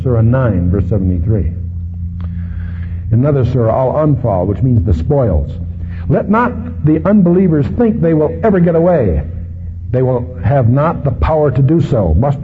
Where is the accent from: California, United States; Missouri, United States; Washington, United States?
California, United States; I come from Orange County, which is the land of the bumper sticker Christian.